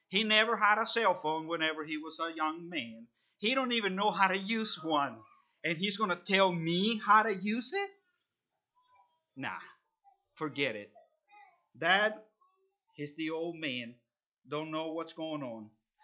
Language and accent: English; El Salvador; I grew up in El Salvador, like I already told you.